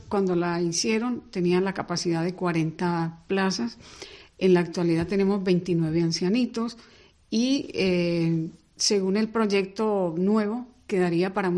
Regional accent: Colombia; Yo soy nativa de Colombia.

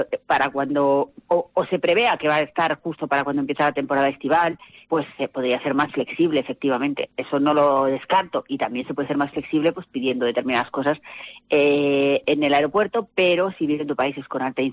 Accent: Spain; yo también soy española y también sé cómo está el país. No soy canaria

